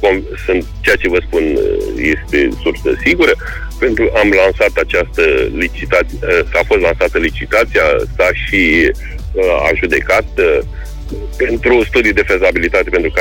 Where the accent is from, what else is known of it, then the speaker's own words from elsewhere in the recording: Moldavia, Romania; eu ca moldovean m-am gândit în primul rând și la zona de unde sunt